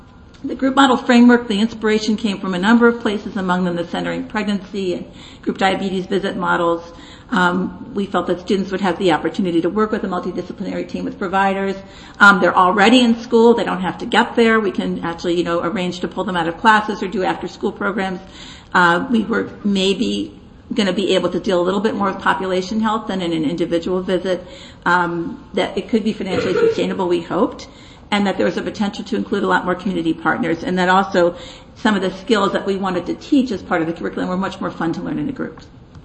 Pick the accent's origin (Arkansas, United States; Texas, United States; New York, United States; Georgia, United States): New York, United States; And so I'm from New York and I'm talking fast.